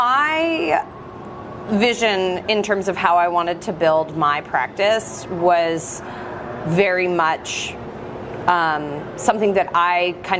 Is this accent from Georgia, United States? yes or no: yes; Atlanta, Georgia, United States; So I grew up in Atlanta, and I wanted to be a horse vet.